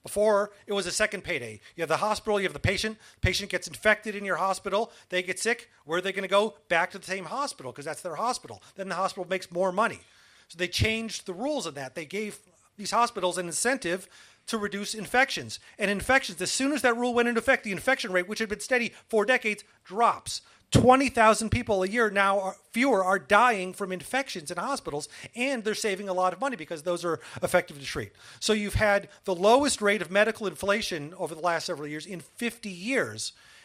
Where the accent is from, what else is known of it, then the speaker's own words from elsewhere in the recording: Michigan, United States; leading to the kind of ripple effect that would have brought down my home state, Michigan, northern Ohio, Indiana, parts of Illinois.